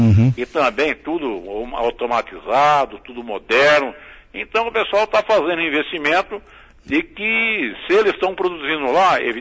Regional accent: Paraná, Brazil; E isso nós temos de ter aqui como brasileiros, né, e paranaenses

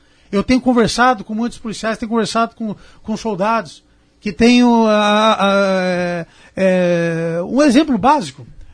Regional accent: Cornélio Procópio, Paraná, Brazil; also born or lived in Curitiba / Foz do Iguaçu / Londrina; eu fui criado em Cornélio Procópio, pela minha família, ali, aqui do lado, né, no Norte uhum. Pioneiro, e que eu levo pela minha vida toda, em Curitiba, em Foz, em Londrina, por todos os cantos onde eu já morei

